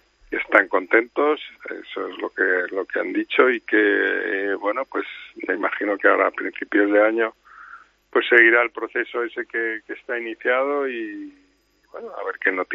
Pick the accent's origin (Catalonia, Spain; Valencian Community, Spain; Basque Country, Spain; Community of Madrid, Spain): Community of Madrid, Spain; Madrid; como madrileño estaré encantado.